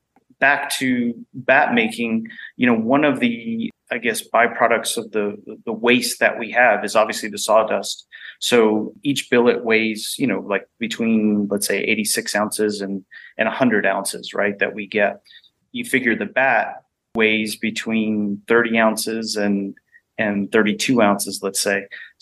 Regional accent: Florida, United States; Growing up in Florida, I can say it's so much more convenient because the players, everyone's so close together.

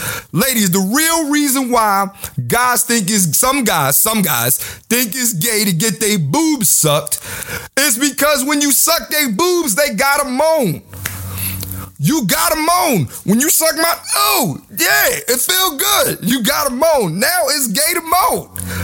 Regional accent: Philadelphia, Pennsylvania, United States; I'm born June 20th, 1987. I'm from Philly

